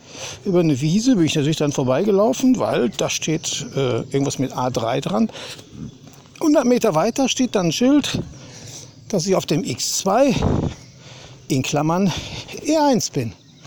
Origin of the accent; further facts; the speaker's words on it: Hagen, North Rhine-Westphalia, Germany; Da muss sie erst an meiner Heimat Hagen vorbei.